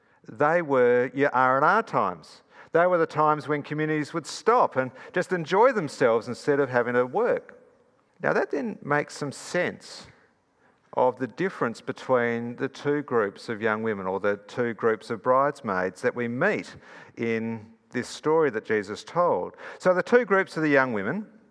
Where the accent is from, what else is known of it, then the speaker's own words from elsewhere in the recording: Perth, Western Australia, Australia; moved away; And I grew up in Perth. It's almost 20 years ago that I left Perth.